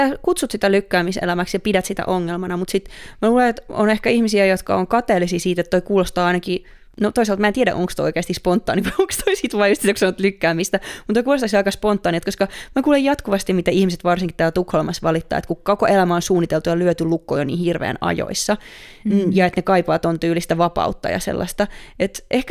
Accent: Noormarkku, Satakunta, Finland; mun lapsuus Normarkussa

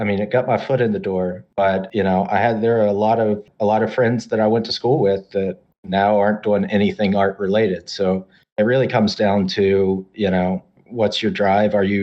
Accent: Charleston, West Virginia, United States; So I grew up in West Virginia, in Charleston, way down at the bottom. Very blue collar Appalachian. I actually lived in a little suburb outside of Charleston, population of about, I think it's about 8,000. So pretty small.

